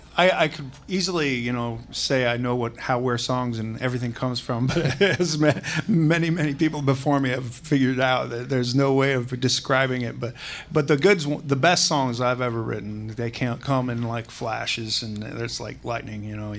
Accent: Iowa, United States; born there; my family, my dad's side, all farmed Ringgold County, and I was born in Ringgold County, Iowa.

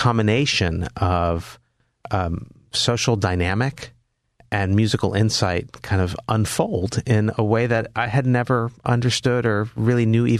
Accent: Philadelphia, Pennsylvania, United States; I'm from Philly. It's just down the street.

